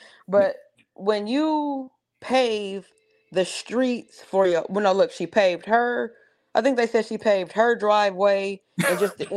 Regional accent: Chicago, Illinois, United States; I grew up on the South Side, and Dalton's like a hop, skip, and jump. It's like 10 minutes away.

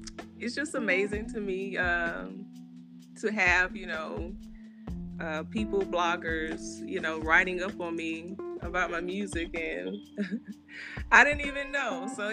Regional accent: Winnsboro, South Carolina, United States; Growing up, I grew up in Winnsboro, South Carolina.

